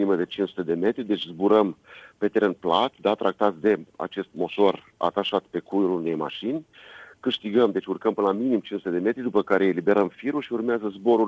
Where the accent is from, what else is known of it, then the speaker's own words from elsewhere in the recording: Iași, Iași County, Romania; eram 3 piloți din Iași